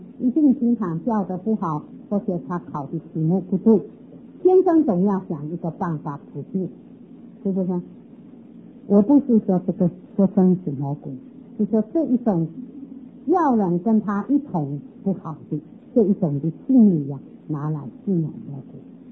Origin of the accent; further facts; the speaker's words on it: China; 在以赛亚49章那里还提到千年国度啊，我们中国人还有份在哪里？